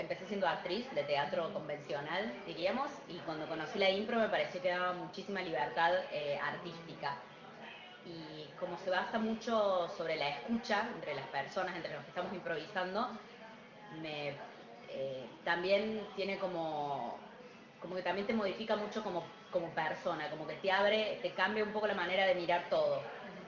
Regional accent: Córdoba, Argentina; also born or lived in Buenos Aires; Vengo de Córdoba Capital, yo soy de Córdoba Capital, viví un tiempo en Buenos Aires donde me formé con algunos maestros de teatro, después volví a Córdoba y ahora estoy en el medio de una gira por el litoral

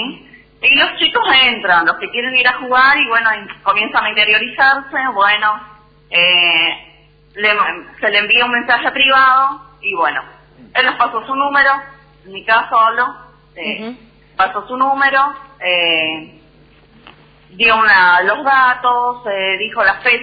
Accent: Garupá, Misiones, Argentina; Yo soy de Garupá.

